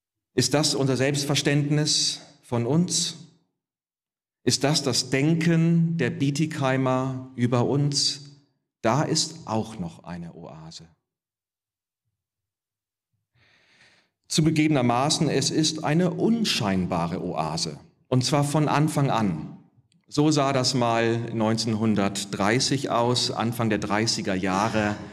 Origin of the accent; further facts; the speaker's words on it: Northern Germany, Germany; Und ich als Norddeutscher habe mir so gedacht, das nennt man mal Understatement.